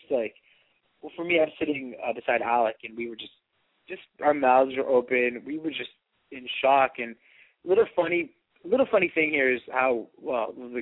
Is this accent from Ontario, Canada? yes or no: yes; Scarborough, Ontario, Canada; Yes, we are. We're both from Scarborough. We live about not even 5-10 minutes away.